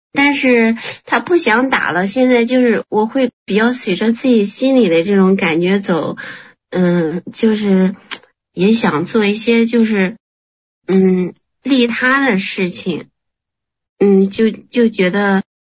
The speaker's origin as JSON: {"language": "Chinese", "region": "Tianjin", "country": "China", "said": "我来自天津"}